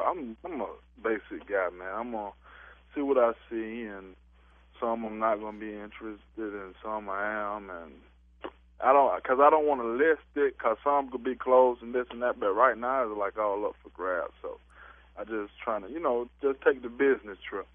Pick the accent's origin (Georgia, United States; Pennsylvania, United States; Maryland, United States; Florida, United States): Georgia, United States; Macon; I'm originally from Macon, you know what I'm saying?